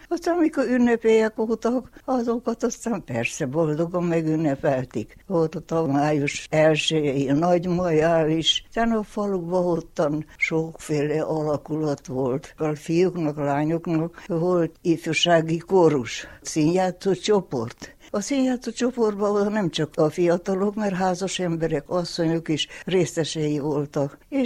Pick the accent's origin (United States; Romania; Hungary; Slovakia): Romania; Küküllődomb, Mureș County; Dombon születtem, Kükölődombon. Fölműves szülők voltak a szüleim, és 4 gyerekük volt. És ott nőttünk fel.